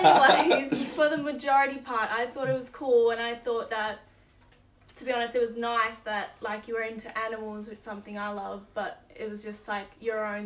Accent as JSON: {"language": "English", "country": "United States", "tie": "born or raised there", "said": "So, growing up in the States, I visited Australia, like, on the Central Coast when I was 5."}